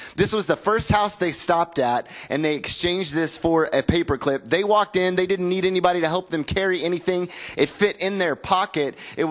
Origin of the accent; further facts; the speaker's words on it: the South, United States; And I was like, yes, ma'am, we are Christians. We're from the South.